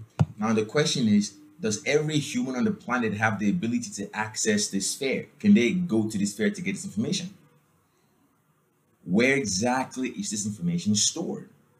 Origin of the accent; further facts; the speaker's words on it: Yaoundé, Centre, Cameroon; born there; I was born in Yaoundé, Cameroon.